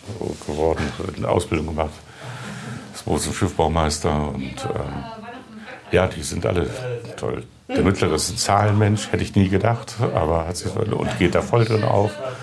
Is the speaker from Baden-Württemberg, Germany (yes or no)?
no; Hildesheim, Lower Saxony, Germany; ich bin sehr behütet aufgewachsen in Hildesheim. Auf dem katholischen Junggymnasium.